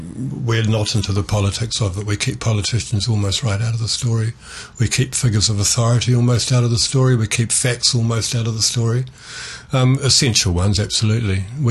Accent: New Zealand; I think it's true that there are 6 million New Zealanders, 4 million of us live in New Zealand

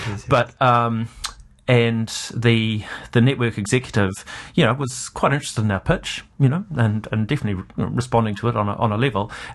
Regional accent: Dunedin, Otago, New Zealand; it could be Dunedin back when we were growing up in Dunedin

